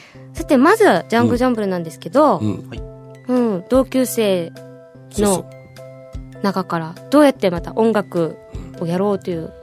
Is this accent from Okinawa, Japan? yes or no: yes; Ginowan, Okinawa, Japan; 実は私の沖縄の中でも宜野湾市という、まあ、中部にあります宜野湾シティの出身なんですが、